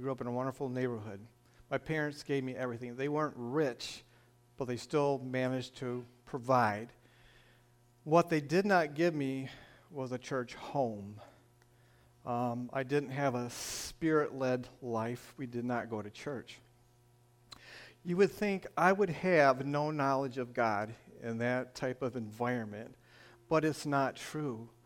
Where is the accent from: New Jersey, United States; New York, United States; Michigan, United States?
Michigan, United States; accent: northern; If you haven't guessed from my northern accent, I am from Michigan. So, but I've learned to adapt.